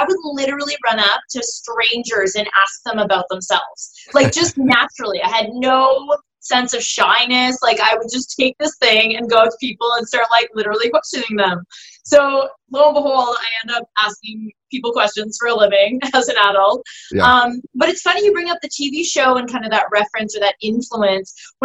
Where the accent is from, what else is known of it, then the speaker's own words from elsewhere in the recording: Toronto, Ontario, Canada; also born or lived in Vancouver; right now I'm in Toronto and I love being home. I'm originally from Toronto